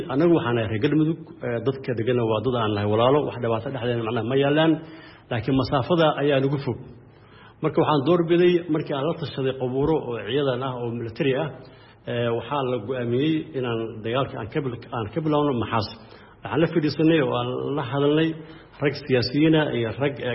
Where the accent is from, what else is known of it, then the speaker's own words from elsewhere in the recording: Beledweyne, Hiiraan, Somalia; born there; aniga waxaan ka soo jeedaa shakhsiyan oo aan ku dhashay dadkiigan ee degan yihiin Balweyne Hiiraan Balweyne